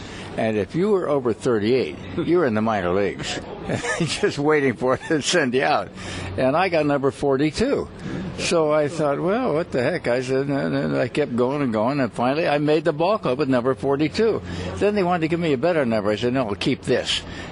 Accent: California, United States; And I came from California. I never knew anything about the African American stuff and the problems.

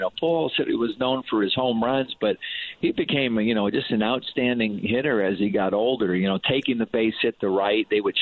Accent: New England, United States; that's what I remember about Bill Lee growing up in New England. Of course, I went to Fenway Park once a year.

